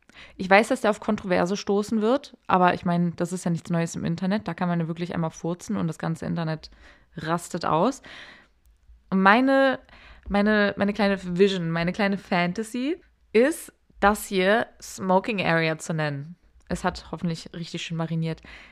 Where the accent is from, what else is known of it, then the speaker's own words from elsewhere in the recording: Hamburg, Germany; now in Berlin, Germany; Ich komme aus Hamburg, ich wohne aber mittlerweile in Berlin